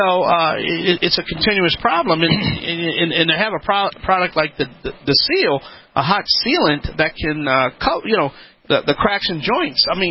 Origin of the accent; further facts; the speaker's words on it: New Orleans, Louisiana, United States; I'm from New Orleans, and okay.